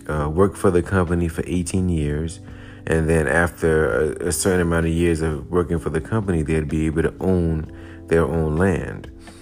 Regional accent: New York, United States; And since I'm from New York and I live in New York, I've been, you know, mainly looking in New York.

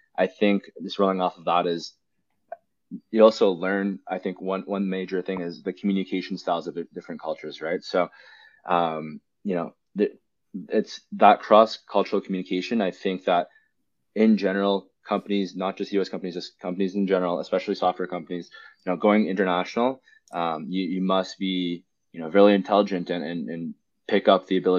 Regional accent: Canada; like we met, like we grew up in Canada.

